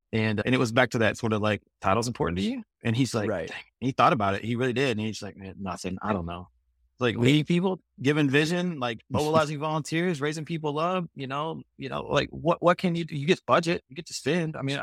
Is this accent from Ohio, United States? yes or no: no; Texas, United States; Now we live in Texas, back where we're from. We're from Texas. We're in a new town now, but we're from Texas.